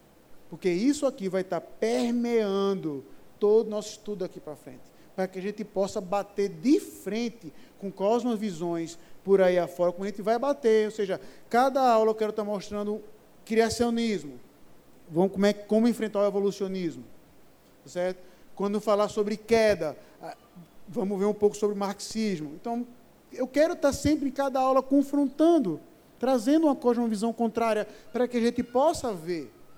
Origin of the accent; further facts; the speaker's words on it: Porto de Galinhas, Pernambuco, Brazil; Que preconceito é esse com a minha terra? Porto de Galinha não tem ataque de tubarão, né?